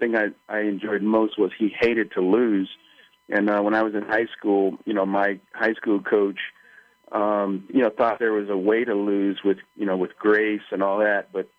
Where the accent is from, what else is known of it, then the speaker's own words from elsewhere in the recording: Los Angeles, California, United States; growing up in Los Angeles, you know, of course, we were, for the most part, Dodger fans.